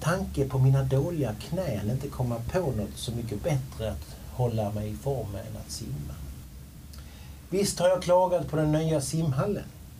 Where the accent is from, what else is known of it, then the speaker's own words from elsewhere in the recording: Perstorp, Skåne, Sweden; Jag växte upp i Perstorp, som är en inlandskommun i norra Skåne. Det var ganska långt till vatten och bad